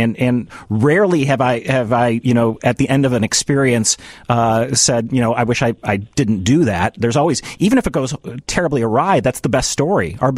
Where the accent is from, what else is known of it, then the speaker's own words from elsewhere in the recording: Kenilworth, Illinois, United States; I mean, I grew up in Kenilworth, you know, and while we were probably the, you know, poor people in Kenilworth, it was still Kenilworth.